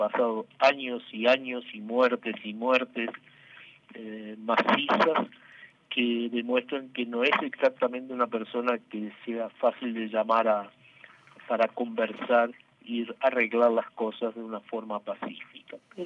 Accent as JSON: {"language": "Spanish", "country": "Brazil", "second_language": "Spanish", "said": "uno realmente se siente a veces incomodado como ciudadano brasileño"}